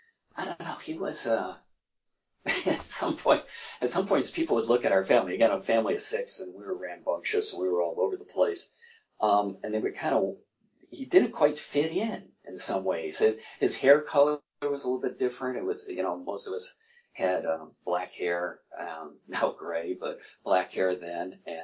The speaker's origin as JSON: {"language": "English", "town": "Lockport", "region": "New York", "country": "United States", "tie": "born or raised there", "said": "Roswell Park was a little over a half hour from my hometown in Lockport, New York"}